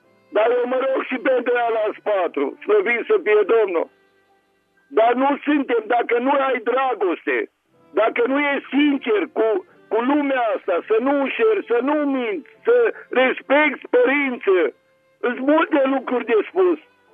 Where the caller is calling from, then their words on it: Târgu Mureș, Mureș County, Romania; de la Târgu Mureș